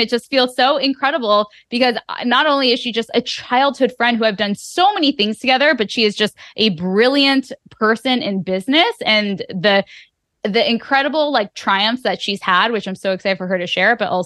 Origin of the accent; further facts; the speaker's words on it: San Diego, California, United States; We grew up in Hanukkah Hill in Del Cerro together. It's not really called Hanukkah Hill, but that's what we called it because all of the Jewish homes would have Hanukkiahs and menorahs.